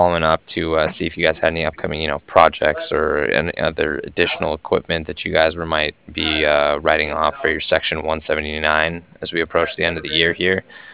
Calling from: Cardiff, Wales, United Kingdom; I was calling from Cardiff, and I was calling regarding some financing that was done with commercial equipment lease.

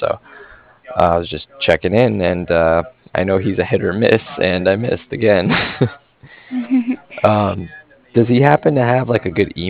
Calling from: Cardiff, Wales, United Kingdom

